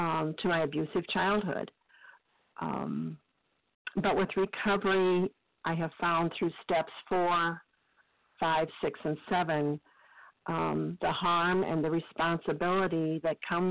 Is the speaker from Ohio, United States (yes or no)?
no; Illinois, United States; I'm from North Central Illinois and a compulsive overeater, and so glad to be here this morning.